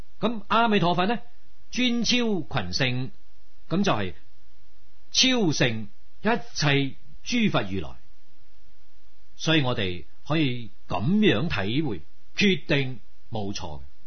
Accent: China; 我们中国人俗语时常讲谋塞顿开

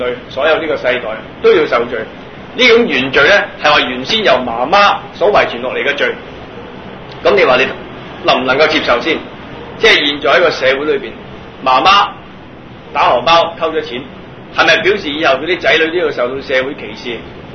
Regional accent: China; 我哋中國人啦，就以中國嚟講咧

